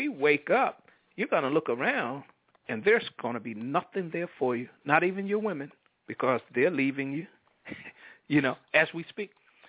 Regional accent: Enfield, North Carolina, United States; my hometown, Enfield, North Carolina, with a population of 2,500.

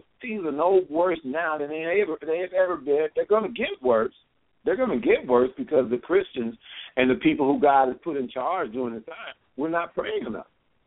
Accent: Texas, United States; Hey, I'm from East Texas. I'm a country boy. I'm country as a dozen of fresh brown eggs. I'm proud of it.

